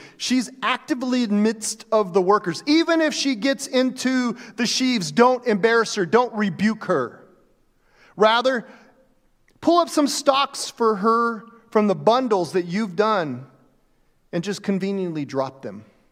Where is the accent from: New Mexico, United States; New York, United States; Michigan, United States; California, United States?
New Mexico, United States; Albuquerque; Because I grew up in Albuquerque and we were rival churches.